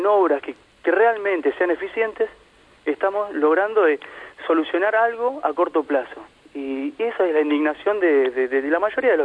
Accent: Moreno, Buenos Aires Province, Argentina; Para la gente que vive en Moreno, para los que nos criamos acá, nacimos, queremos seguir viviendo en Moreno.

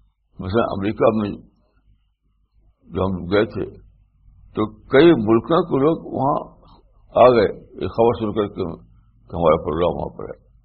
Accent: India; now in United States; میں انڈیا میں پیدا ہوا, میں ایک انڈین ہوں, اور اتنی دور آ کر کے امریکہ میں آزادانہ طور پر میں دعوت کا کام کر رہا ہوں.

